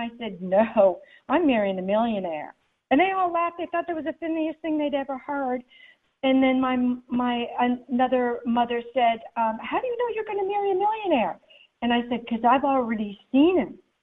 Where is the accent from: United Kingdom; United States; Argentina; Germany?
Germany; I grew up in Germany.